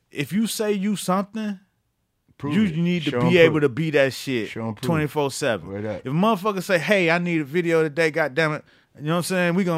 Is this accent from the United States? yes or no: yes; Florida, United States; And it was in Florida. I'm from Florida. So, you know, I know motherfuckers.